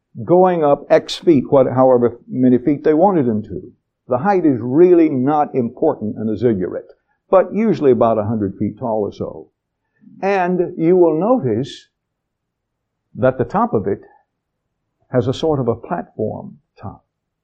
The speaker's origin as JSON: {"language": "English", "town": "Spray", "region": "North Carolina", "country": "United States", "said": "Remember, I'm from Spray, North Carolina, with an English teacher who was from the pre-Civil War days"}